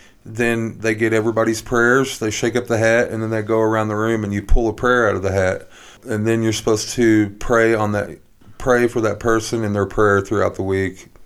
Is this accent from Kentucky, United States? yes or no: no; Mountain Grove, Missouri, United States; So I grew up in Mountain Grove. I had a pretty normal childhood.